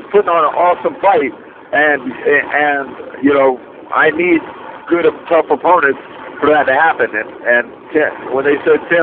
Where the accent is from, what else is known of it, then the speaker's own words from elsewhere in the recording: United States; I'm an American. I don't work under Cubans.